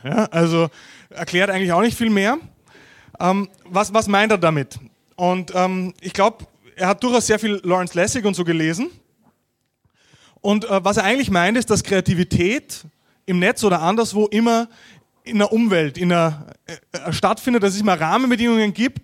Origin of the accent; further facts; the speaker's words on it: Linz, Upper Austria, Austria; durfte ich an meiner Heimat-Uni, man hört's, in Linz, einen Vortrag zu diesem Thema halten